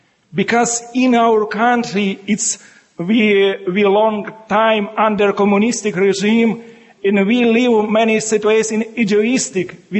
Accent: Ukraine; English is a second language; I am a bishop and I am a monk. I am from Ukraine.

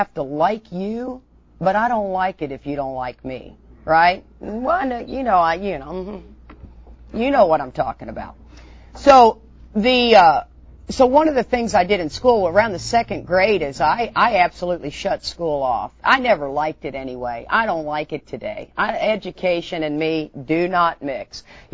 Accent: Houston, Texas, United States; So we were between the age of 10 and 15 growing up in Houston, Texas.

